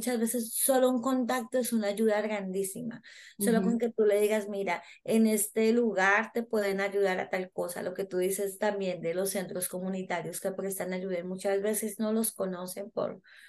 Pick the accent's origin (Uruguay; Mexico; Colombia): Colombia; now in Canada; soy yo, que soy colombiana.